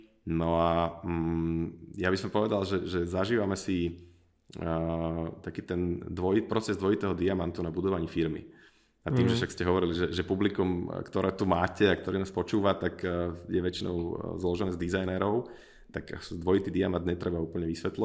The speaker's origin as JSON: {"language": "Slovak", "town": "Trnava", "region": "Trnava Region", "country": "Slovakia", "said": "Všetci sme z Trnavy"}